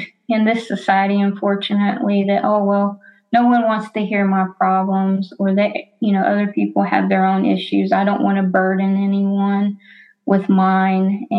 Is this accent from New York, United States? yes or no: no; North Carolina, United States; like in the South, like where I was raised in North Carolina